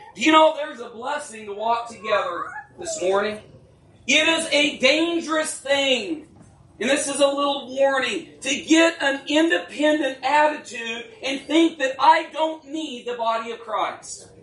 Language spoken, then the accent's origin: English; Oregon, United States; moved away as an adult; When I moved from the West Coast many years ago, and I was 18 years old, and I moved from Oregon. And if y'all know anything about where I said y'all, I've been in the Midwest longer than I was in Oregon.